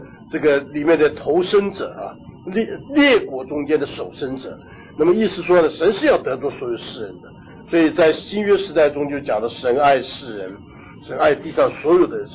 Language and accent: Chinese; China; 所以我们中国人讲你个人好犹太啊